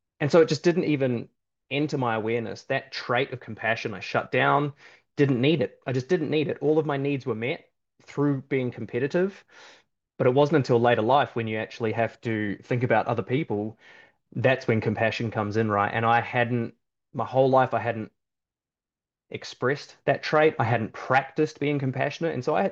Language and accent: English; England, United Kingdom; I grew up in England.